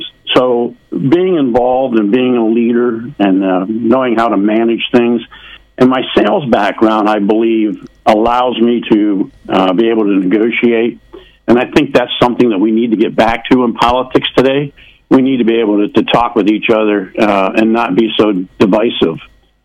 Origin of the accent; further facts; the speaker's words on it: Mill Hall, Pennsylvania, United States; I was born and raised in Mill Hall, Pennsylvania. My dad was a union steel worker. My mom was a homemaker.